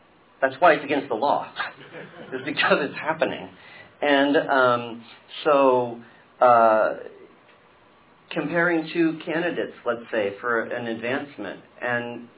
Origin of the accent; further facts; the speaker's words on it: United States; But I am an American, so you probably expect that.